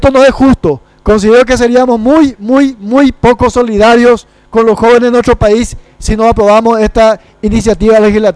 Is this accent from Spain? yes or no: no; Paraguay; como ciudadano comprometido y como campesino paraguayo que vivo en el interior del país, que pude estudiar con mucho esfuerzo